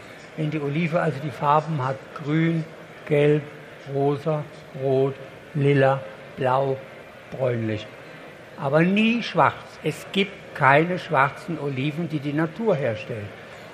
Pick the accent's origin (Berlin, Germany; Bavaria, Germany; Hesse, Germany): Bavaria, Germany; Ich komme aus Unterfranken, das ist eine Weingegend.